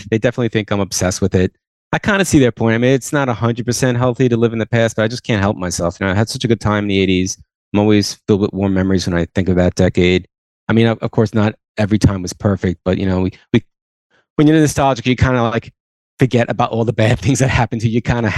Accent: New York, United States; I grew up on Long Island. I'm still there now.

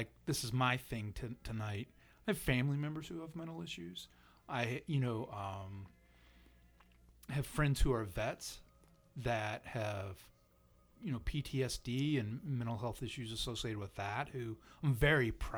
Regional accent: Ohio, United States; We're from Central Ohio.

